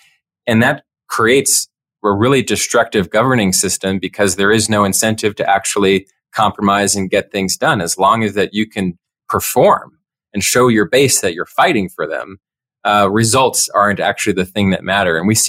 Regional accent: Pennsylvania, United States; I come from Pennsylvania. We have gerrymandered districts.

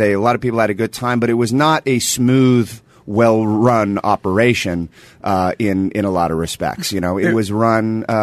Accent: Sacramento, California, United States; I mean, I grew up in Sacramento, which is where Tower was originated from.

